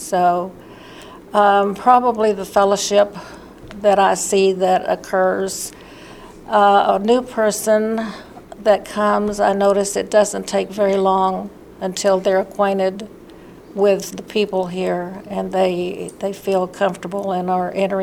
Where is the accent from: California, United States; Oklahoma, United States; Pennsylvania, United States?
Oklahoma, United States; I was born and raised in Oklahoma, raised on a farm. My parents had a 160-acre farm that I grew up on, and continued to live there until I went to college, so I have a rural background and a farm background.